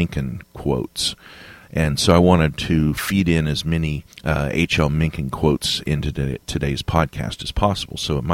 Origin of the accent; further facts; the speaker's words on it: California, United States; born there; you know, I was born in California. I lived a lot of years in California.